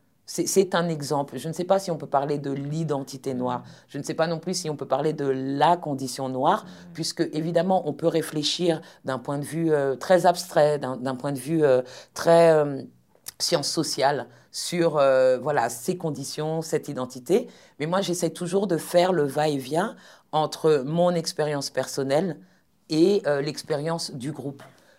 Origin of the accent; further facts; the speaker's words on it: Paris, Île-de-France, France; also born or lived in New York, United States; Je suis né en France hexagonale. Et ensuite, j'ai moi-même longtemps vécu dans les Amériques, notamment aux États-Unis, mais en parcourant d'autres pays des Amériques, notamment la Caraïbe anglophone. Mais j'ai passé près de 10 ans, enfin une dizaine d'années à New York.